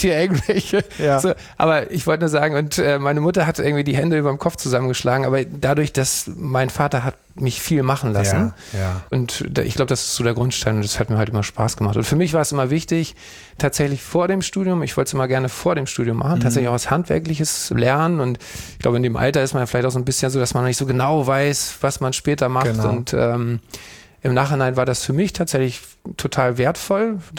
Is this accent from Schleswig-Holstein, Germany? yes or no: yes; Schleswig-Holstein, Germany; moved away as an adult; now in Hamburg, Germany; Also 2005 bin ich irgendwann nach Hamburg, weil ich gerne in die Großstadt wollte. Irgendwie, ich komme vom Land, aus Schleswig.